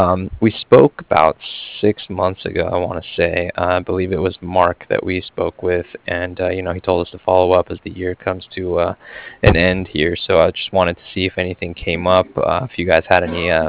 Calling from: Cardiff, Wales, United Kingdom; I was calling from Cardiff

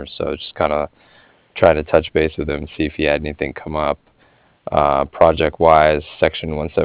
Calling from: Cardiff, Wales, United Kingdom; I was calling from Cardiff

